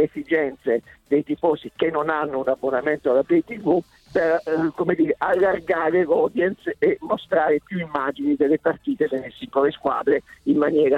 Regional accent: Bari, Apulia, Italy; Io sono barese, come sai

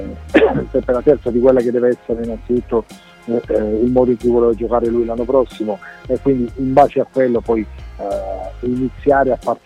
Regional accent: Taranto, Apulia, Italy; Io da Tarantino avevo 14 anni quando si è fatto l'ultimo derby con il Bari.

